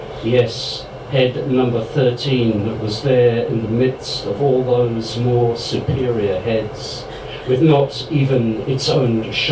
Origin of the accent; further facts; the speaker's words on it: England, United Kingdom; accent: English; now in Ireland; I didn't spend my first formative years in this country, as you can tell by my Sassenach accent.